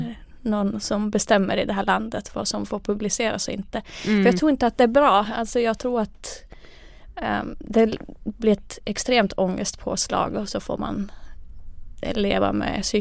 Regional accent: Finland; Swedish is a second language; moved away as an adult; now in Sweden; Dels har jag inte kunnat svenska förut. Jag flyttade till Sverige när jag var 18. Och jag är från finsk talande del av Finland.

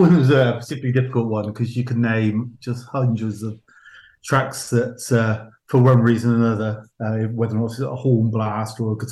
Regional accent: Gloucester, South West England, United Kingdom; And I remember because I'm originally from Gloucester, we were in a club called the Jamaican Club in Barton Street in Gloucester.

